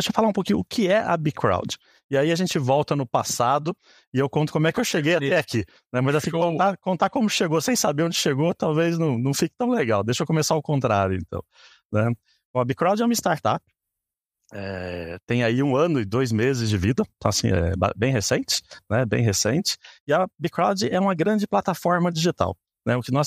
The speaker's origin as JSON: {"language": "Portuguese", "town": "Piracicaba", "region": "São Paulo", "country": "Brazil", "tie": "born or raised there", "lives_now": "São Paulo, Brazil", "said": "sou natural de Piracicaba, São Paulo, tá? Moro em São Paulo, né?"}